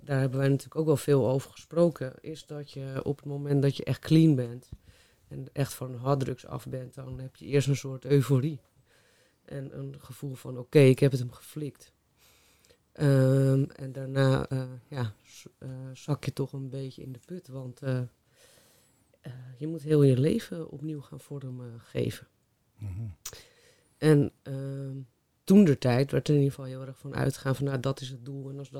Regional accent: North Holland, Netherlands; Ja, nou, ik kom dus uit Noord-Holland en ik ben 37 jaar.

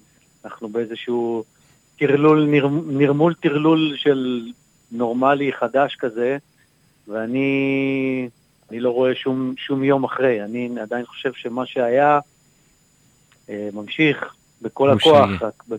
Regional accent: Ramat HaSharon, Tel Aviv District, Israel; now in Herzliya, Israel; אני גדלתי ברמת השרון, נולדתי בתל אביב, גרתי עד איזה גיל 25 ברמת השרון. אחרי זה עברתי לתל אביב, גרתי שם כמעט 9 שנים, סליחה, פחות 7 שנים, ואז עברתי לנוף ים בהרצליה, גרתי שם 6 שנים

